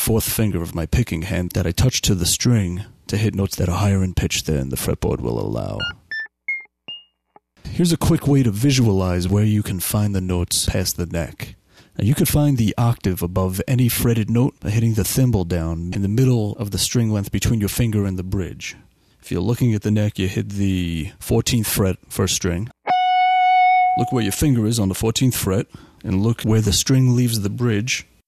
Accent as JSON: {"language": "English", "town": "New York City", "region": "New York", "country": "United States", "tie": "born or raised there", "said": "I was born and raised in New York City. Hope you all can understand the way I talk."}